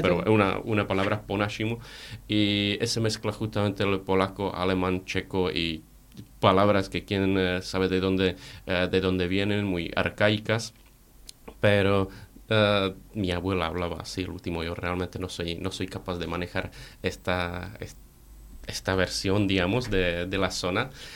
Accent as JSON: {"language": "Spanish", "town": "Ostrava", "region": "Moravian-Silesian Region", "country": "Czechia", "said": "pues en ostravense tenemos una tonada que salta los acentos y los pasa a los acentos muy parecidos a lo que es en español"}